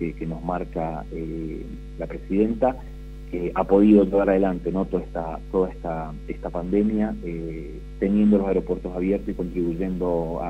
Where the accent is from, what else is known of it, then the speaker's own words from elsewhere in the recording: Corrientes, Argentina; born there; now in Resistencia, Argentina; yo soy correntino de nacimiento, pero bueno, hace ya casi 20 años que estoy en Resistencia, así que ya me considero un chaqueño más.